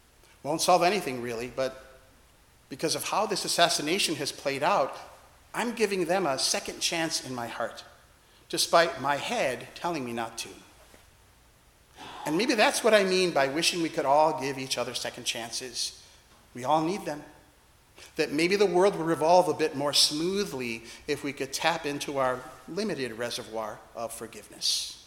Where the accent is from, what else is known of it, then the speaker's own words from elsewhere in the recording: Milwaukee, Wisconsin, United States; I grew up in Milwaukee, Wisconsin, and quite a number of them are real Trump supporters.